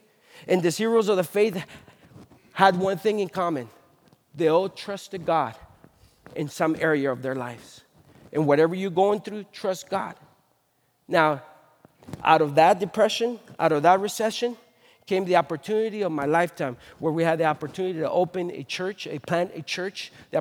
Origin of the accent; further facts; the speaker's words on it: California, United States; Growing up in the Bay Area, I decided that I wanted to be a police officer.